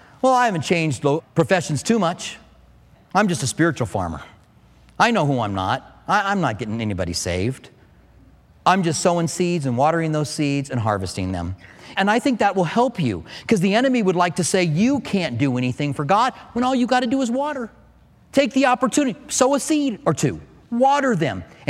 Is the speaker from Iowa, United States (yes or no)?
yes; Clinton, Iowa, United States; born there; I'm a good old farmer's boy, by the way. My family comes from farmers. I was born in Clinton, Iowa.